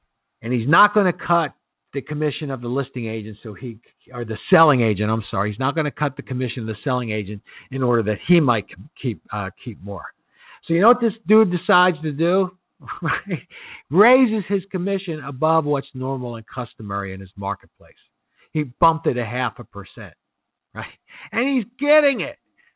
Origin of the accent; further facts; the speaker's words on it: Philadelphia, Pennsylvania, United States; I'm from Philly. You want to mess with our money? Look out.